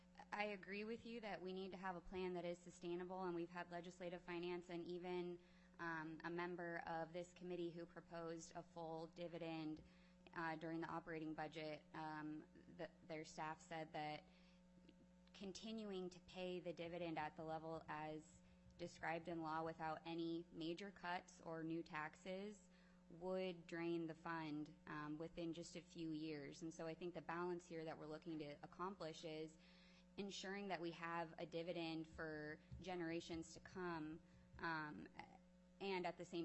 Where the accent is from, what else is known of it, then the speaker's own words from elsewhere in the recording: Anchorage, Alaska, United States; I'm born and raised in Anchorage, went to the Anchorage School District and attended the university